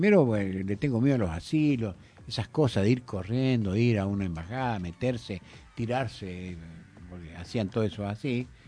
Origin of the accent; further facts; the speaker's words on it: Paraguay; also born or lived in Chile; yo soy paraguayo. O sea que yo era de un país donde había una dictadura